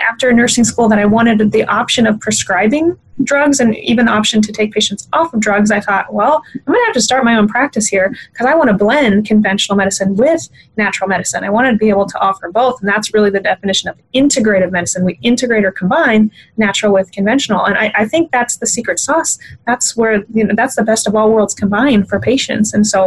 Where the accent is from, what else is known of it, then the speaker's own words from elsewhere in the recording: Midwest, United States; I was raised again in the Midwest, and my family just never really took us as children to see the doctors.